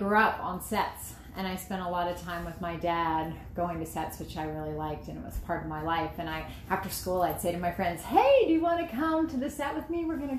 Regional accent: Los Angeles, California, United States; I'm a native from Los Angeles, California.

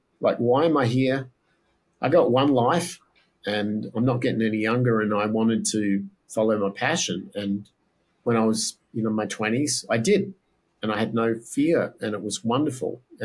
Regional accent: Australia; the things I grew up with in Australia.

